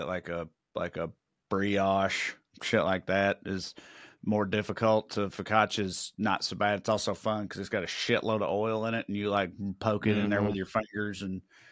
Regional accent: United States; I don't fuck with grams because I'm American.

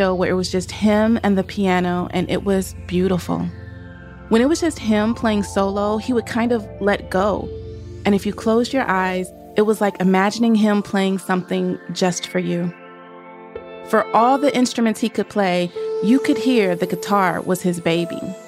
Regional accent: Nashville, Tennessee, United States; I saw him twice in New Orleans, where I went to college, and once in my hometown of Nashville.

